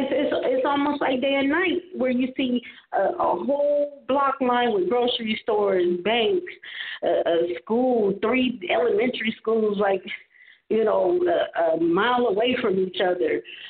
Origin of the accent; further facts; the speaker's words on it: Fresno, California, United States; not when I was growing up in Southwest Fresno.